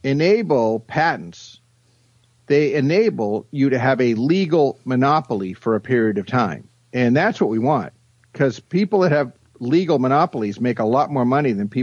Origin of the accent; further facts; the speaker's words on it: Maine, United States; I'm originally from Maine, the state of Maine, and we have a saying there.